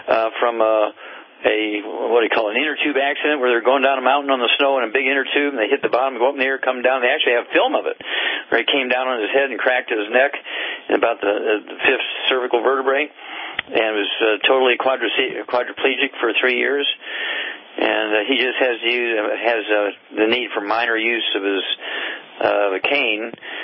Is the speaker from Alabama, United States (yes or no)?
no; Missouri, United States; And Chuck, let's go to Missouri, my home state.